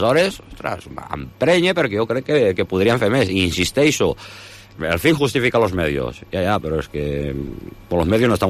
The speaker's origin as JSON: {"language": "Catalan", "town": "Lleida", "region": "Catalonia", "country": "Spain", "said": "jo soc de Lleida."}